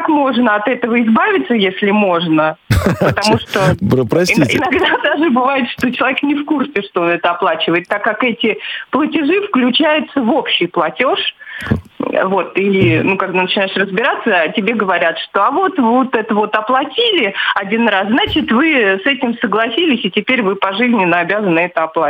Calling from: Moscow Oblast, Russia; я из Подмосковья.

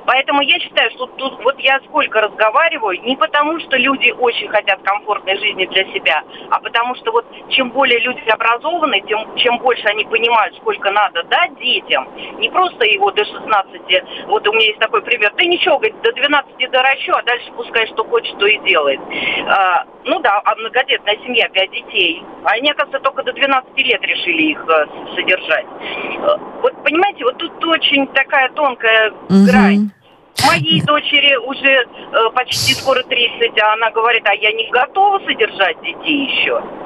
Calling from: Moscow, Russia; из Москвы.

